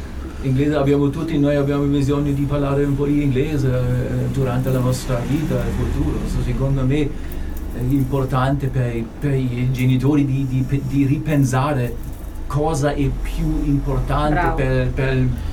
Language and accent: Italian; Germany; Italian is a second language; moved away as an adult; now in Italy; Io sono tedesco, sono arrivato qui in Italia, diciamo, due anni e mezzo fa.